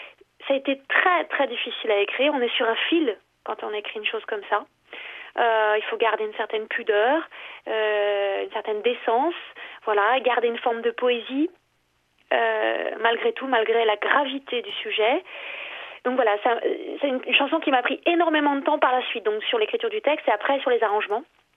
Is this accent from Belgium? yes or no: no; Paris, Île-de-France, France; Donc moi je suis parisienne, j'habite à 10 minutes des différents quartiers où ont eu lieu les fusillades.